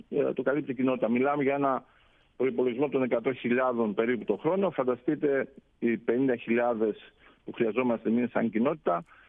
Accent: Lechovo, Western Macedonia, Greece; θα μου επιτρέψετε να δώσω χαιρετισμού στο χωριό μου, το Λέχοβο, το ιστορικό Λέχοβο, προπύργιο του Μακεδονικού Αγώνα και ένα χωριό που κρατάει παραδόσεις

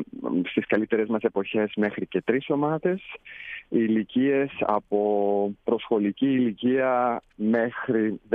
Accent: Greece; also born or lived in Germany; now in Munich, Germany; Έχω γεννηθεί στην Βόρεια Γερμανία, μεγάλωσα στην Ελλάδα στο χωριό, είχαμε κατέβει οικογενειακώς και εδώ και 30 χρόνια βρίσκομαι στη Βαυαρία και συγκεκριμένα στο Μόναχο, πάλι οικογενειακώς.

